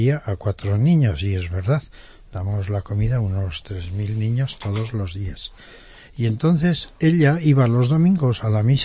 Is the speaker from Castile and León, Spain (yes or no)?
no; Aragon, Spain; Muy bien, pues yo soy un escolapio aragonés de la provincia de Teruel.